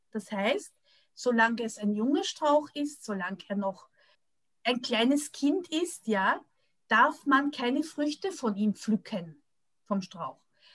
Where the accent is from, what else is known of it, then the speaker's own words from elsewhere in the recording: Vienna, Austria; also born or lived in France; now in Belgium; als Wienerin bin ich ja nicht direkt nach Belgien gekommen, sondern ich habe lange Zeit in Frankreich gewohnt. Erstens war ich in einem französischen Internat, dann habe ich studiert in Paris.